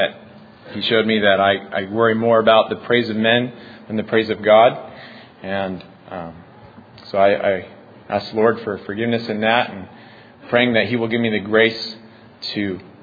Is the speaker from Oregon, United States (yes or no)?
yes; Roseburg, Oregon, United States; I'm from Roseburg, Oregon. This is my third year.